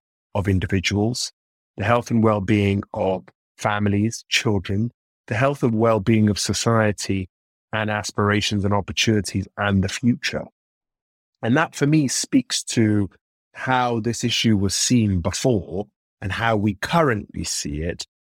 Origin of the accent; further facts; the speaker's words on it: London, United Kingdom; growing up in Northwest London in the sort of mid to late 90s, where we were living in one squalor council accommodation to the next